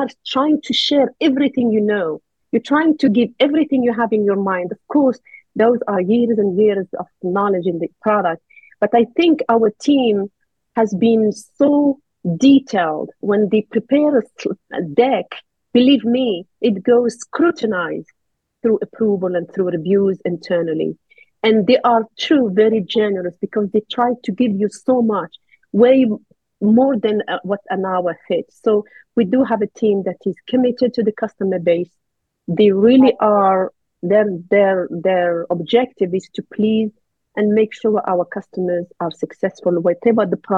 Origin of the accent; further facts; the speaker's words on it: Algeria; English is a second language; I was born and raised in Algeria, the country between Morocco and Tunisia. It's one of the biggest countries in Africa. I am one of 8 kids. I am one of the 6 girls.